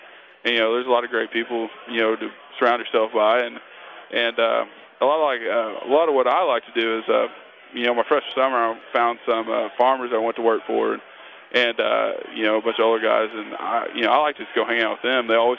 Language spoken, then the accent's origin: English; Noble, Oklahoma, United States; Where I grew up in Noble, it's about 6 minutes away from OU's University or from the field.